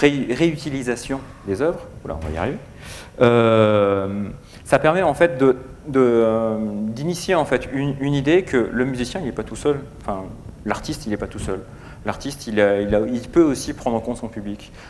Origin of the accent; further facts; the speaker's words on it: Auvergne-Rhône-Alpes, France; je suis pas de Lyon, enfin je suis pas de Toulouse, je suis plutôt de Lyonnais